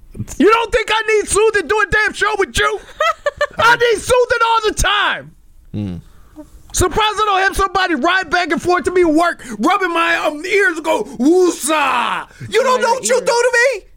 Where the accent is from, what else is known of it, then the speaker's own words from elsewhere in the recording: New Orleans, Louisiana, United States; I grew up in New Orleans.